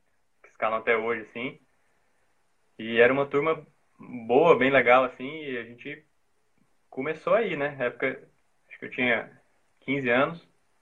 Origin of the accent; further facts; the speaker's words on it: Goiás, Brazil; Que eu sou goiano, na verdade. Nasci lá em Goiás.